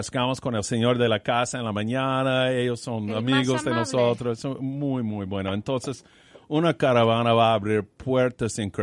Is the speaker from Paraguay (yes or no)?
no; United States; Spanish is a second language; Bueno, yo soy un gringo. Yo puedo hablar así de mi gente.